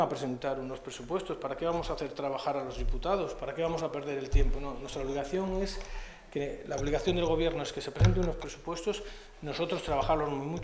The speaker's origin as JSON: {"language": "Spanish", "country": "Spain", "said": "como diputado y como español, me ofende muy mucho"}